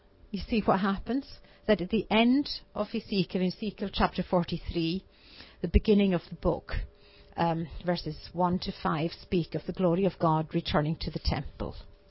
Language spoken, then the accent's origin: English; Isle of Lewis, Scotland, United Kingdom; I grew up here in the Isle of Lewis, and yet I knew nothing of the Lewis revival that had taken place in the years before I was born.